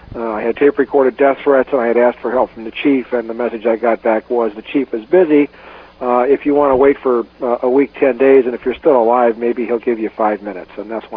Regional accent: Washington, District of Columbia, United States; born there; I was born in Washington, D.C.

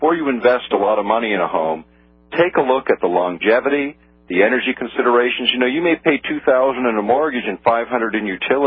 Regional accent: Alaska, United States; born there; I was born in Alaska.

